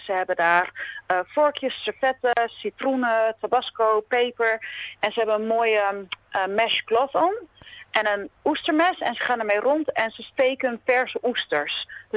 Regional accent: Assen, Drenthe, Netherlands; Maar ik kom oorspronkelijk uit Assen, dus uit Drenthe.

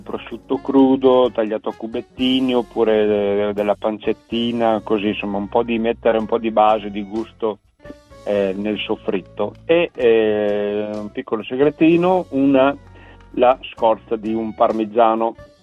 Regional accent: Veneto, Italy; visto che io sono veneto e facciamo la pasta e fagioli

